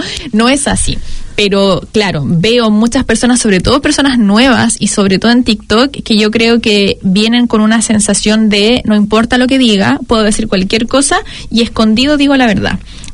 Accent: Graneros, O'Higgins, Chile; yo que soy de un pueblo pequeñísimo en, no sé, una ciudad nada, muy, muy lejos en Granero, se llama mi pueblo, y la ciudad grande se llama Rancagua. O sea, yo crecí en un pueblo chiquitísimo.

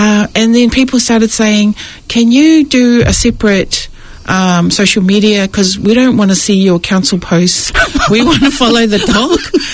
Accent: Mangere, Auckland, New Zealand; I grew up over in Mangere

